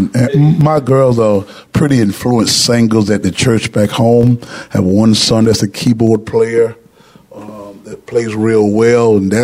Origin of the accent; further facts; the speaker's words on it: Tampa, Florida, United States; born there; I was born in Tampa, Florida.